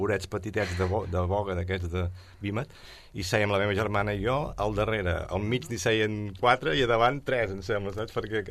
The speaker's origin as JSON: {"language": "Catalan", "town": "Sabadell", "region": "Catalonia", "country": "Spain", "tie": "born there", "said": "Jo vaig néixer aquí a Sabadell, allà on naixia tothom en aquella època, més o menys, al carrer Creueta"}